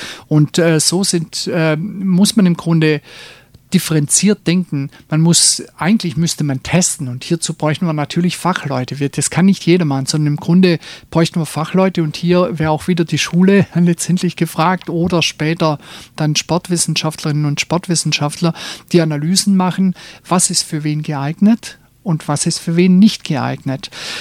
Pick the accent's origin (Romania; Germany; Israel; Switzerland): Germany; Baden-Württemberg; Also ich denke, für mich ist das als Schwabe einigermaßen Synonym, Spaß und Freude.